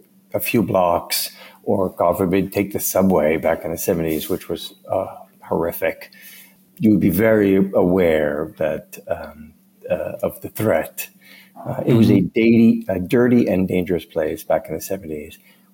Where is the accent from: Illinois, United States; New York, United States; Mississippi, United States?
New York, United States; New York City; So where I grew up in the Bronx in New York City, almost no one went to college. Almost no one had a passport.